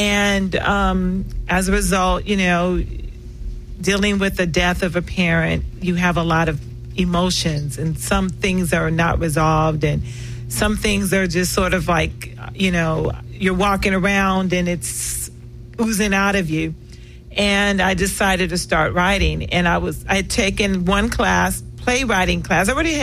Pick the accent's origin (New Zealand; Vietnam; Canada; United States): United States; Los Angeles, California; because that's my father's family's from New Orleans. So I have a lot of some of the New Orleans culture. I grew up in South Central and Watts